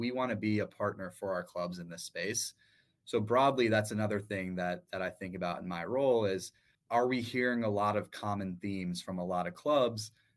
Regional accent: Indianapolis, Indiana, United States; I grew up in Indianapolis, Indiana. So I'm a big, you know, Colts and Pacer fan there

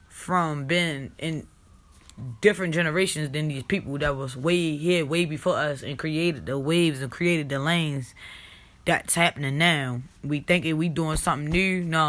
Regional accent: Baltimore, Maryland, United States; I'm from Baltimore. That's our area code. At least one of them.

